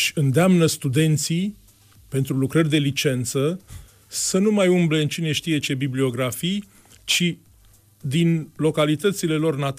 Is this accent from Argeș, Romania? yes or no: yes; Pitești, Argeș, Romania; born there; moved away as an adult; also born or lived in Bucharest; mă plimb ca un muntean, să spun așa, născut la Pitești, de la 18 ani la București, cu studii de istorie.